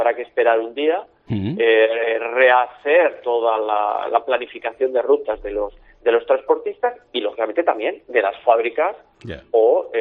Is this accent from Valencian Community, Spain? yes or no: yes; Alicante, Valencian Community, Spain; Yo soy alicantino y por tanto me siento de la tierra.